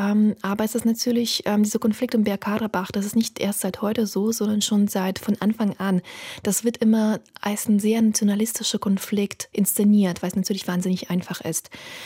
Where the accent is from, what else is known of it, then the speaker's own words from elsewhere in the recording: Azerbaijan; Ich bin in Aserbaidschan geboren worden und ich bin mitten im Kaukasuskrieg aufgewachsen.